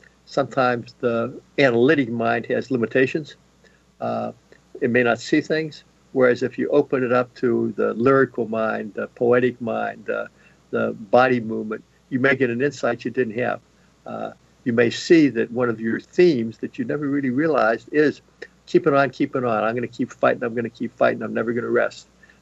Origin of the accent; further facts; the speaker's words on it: Pittsburgh, Pennsylvania, United States; I grew up in Pittsburgh. My parents smoked.